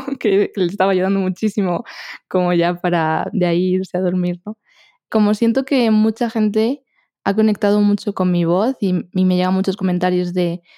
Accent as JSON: {"language": "Spanish", "country": "Spain", "accent": "Spanish", "said": "ya tengo una mezcla de acentos que no sé ni de dónde tengo el acento. Pero sí, mi acento es español, obviamente."}